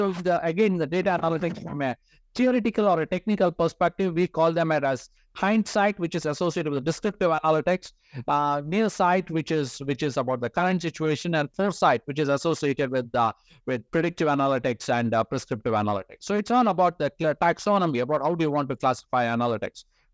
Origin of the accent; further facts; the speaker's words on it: India; now in Calgary, Canada; I moved from India to Calgary in 2009.